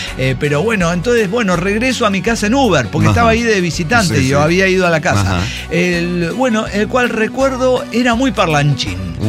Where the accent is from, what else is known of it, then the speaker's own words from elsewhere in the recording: Santa Fe, Argentina; Y yo soy muy santafesina, vio